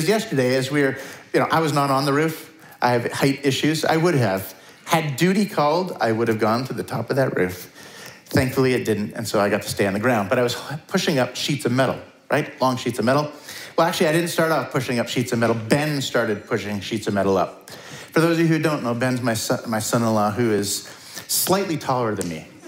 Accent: Vernon, British Columbia, Canada; Like, we all know that. We're from Vernon.

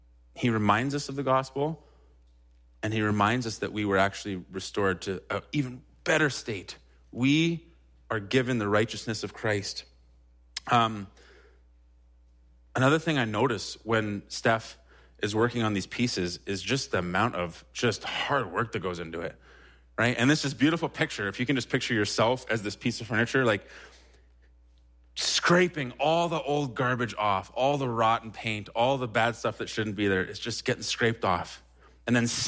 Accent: Winnipeg, Manitoba, Canada; Growing up in Winnipeg, we were part of car clubs

